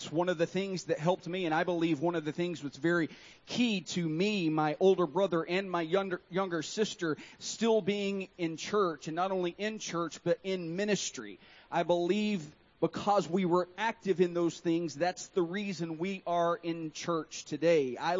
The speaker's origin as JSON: {"language": "English", "region": "Tennessee", "country": "United States", "said": "And I'm from Tennessee, so you already accept me, hopefully."}